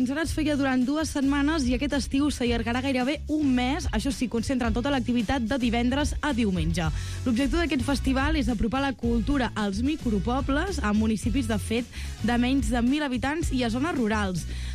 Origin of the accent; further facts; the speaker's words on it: Catalonia, Spain; clar, perquè soc de l'Empordà